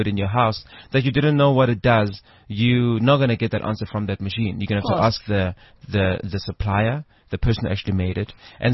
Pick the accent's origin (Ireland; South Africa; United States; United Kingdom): South Africa; Johannesburg, Gauteng; because in Joburg I'm also from that side.